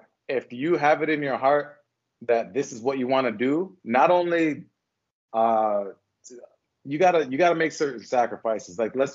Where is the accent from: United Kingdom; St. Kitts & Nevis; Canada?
Canada; Toronto, Ontario; I grew up in Toronto, and Toronto does have hoods, and there's ghettos everywhere.